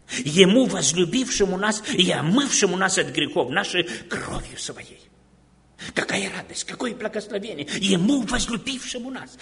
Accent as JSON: {"language": "Russian", "country": "Moldova", "said": "говорю, я из Молдавии"}